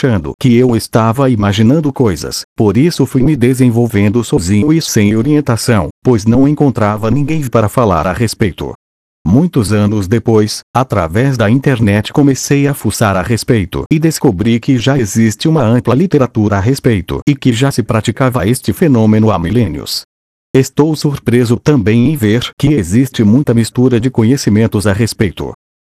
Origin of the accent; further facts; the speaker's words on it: Jaguapitã, Paraná, Brazil; born there; sou brasileiro, filho e neto de imigrantes espanhóis, nasci na cidade de Jaguapitã, estado do Paraná